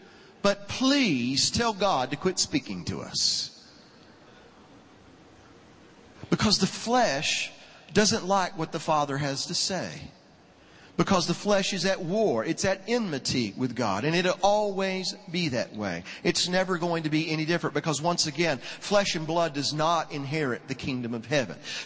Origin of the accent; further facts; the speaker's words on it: Georgia, United States; I grew up in South Georgia, and like a lot of you, I think that we probably have a good representation from the South here tonight.